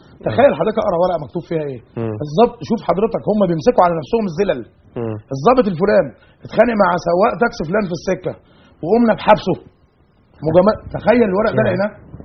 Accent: Egypt; احنا كمصريين شكينا الناس اللي هم جهاز الشرطه

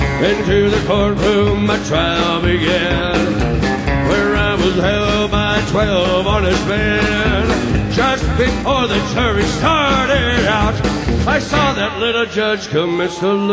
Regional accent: San Diego, California, United States; We're from San Diego, so, you know, sea level

